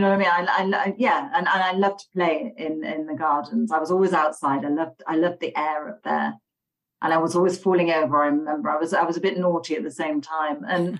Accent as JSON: {"language": "English", "town": "Halifax", "region": "Yorkshire and the Humber", "country": "United Kingdom", "said": "So I'm from the countryside in Yorkshire. Okay. It's a small town called Halifax."}